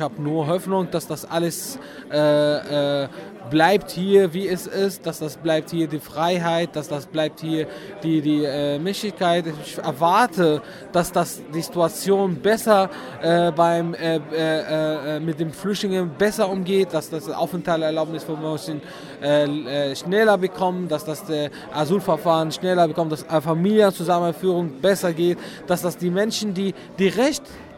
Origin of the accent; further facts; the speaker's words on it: Syria; German is a second language; now in Berlin, Germany; ich komme aus Syrien, wohne hier in, also ich wohne in Berlin, nicht in Stuttgart, aber ich wohne in Deutschland seit 3,5 Jahren.